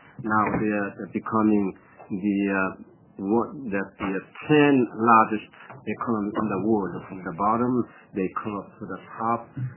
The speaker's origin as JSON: {"language": "English", "region": "Georgia", "country": "United States", "tie": "born or raised there", "said": "from the Hyundai Semiconductor Headquarters in my hometown, Georgia area."}